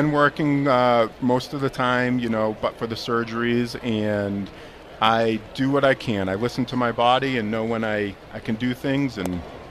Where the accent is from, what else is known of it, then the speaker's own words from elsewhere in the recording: Massachusetts, United States; so, I mean, I count my blessings being growing up in Massachusetts.